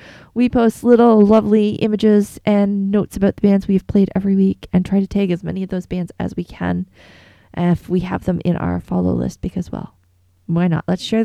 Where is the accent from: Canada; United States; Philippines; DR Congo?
Canada; And being Canadian, it could be pronounced a number of different ways